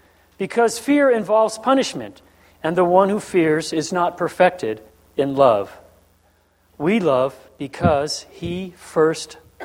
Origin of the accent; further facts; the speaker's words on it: Guam; I grew up on Guam, as many of you have.